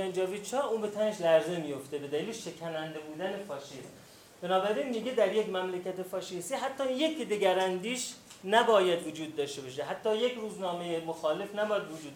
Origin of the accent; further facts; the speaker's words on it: Iran; چون ما ایرانی هستیم، مسئله برای ما ارزش شخصی داره، ارزش ناموسی داره.